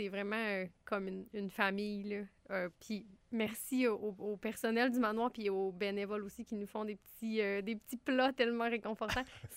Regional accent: Chicoutimi, Quebec, Canada; Moi, je viens de Chicoutimi.

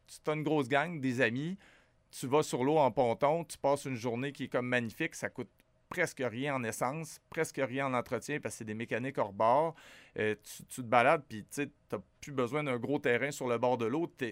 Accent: Rivière-du-Loup, Quebec, Canada; T'sais, moi, je suis originaire de Rivière-du-Loup

